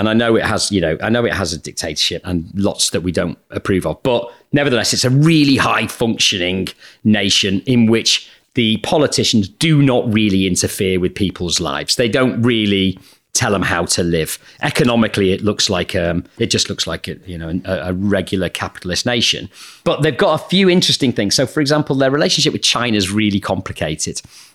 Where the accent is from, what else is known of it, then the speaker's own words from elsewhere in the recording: North West England, United Kingdom; You know, I grew up in Lancashire and found myself in a southern university.